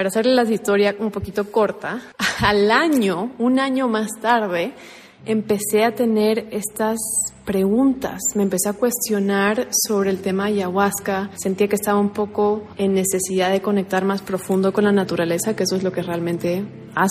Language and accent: Spanish; Bolivia; esto fue en Bolivia, en mi país Bolivia